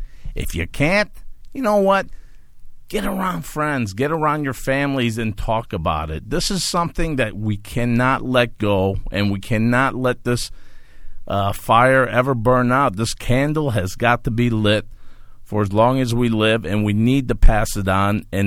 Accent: Granite City, Illinois, United States; I was lucky. I was a lucky kid growing up in Granite City. In Lincoln Place, practically Armenian and Mexican people, they were good, hardworking people.

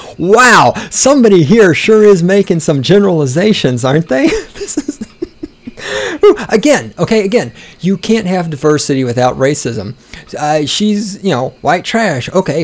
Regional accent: the South, United States; I'm from the South, where everybody's poor and everybody's racist, right?

